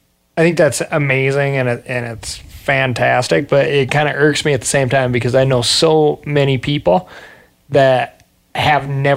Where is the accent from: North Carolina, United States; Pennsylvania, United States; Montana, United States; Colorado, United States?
Montana, United States; I grew up in Montana, bumbling around the woods.